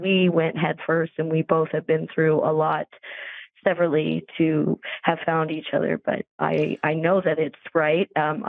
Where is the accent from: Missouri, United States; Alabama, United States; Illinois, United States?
Missouri, United States; Glasgow; was where I grew up in Glasgow, Missouri. And where I ended up is in Lexington, Missouri, which was the biggest battle of the Civil War here.